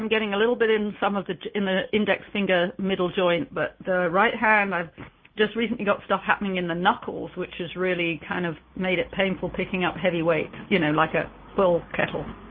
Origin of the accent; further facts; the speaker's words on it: United Kingdom; As a Brit, I always want to make my own tea and stuff.